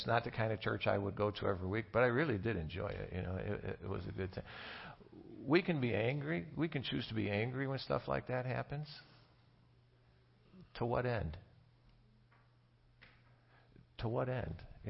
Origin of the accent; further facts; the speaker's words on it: Dalton, United States; Dalton's the town where Jane and I grew up, the town where we met, and the town that, in many regards, I would tell you doesn't exist anymore.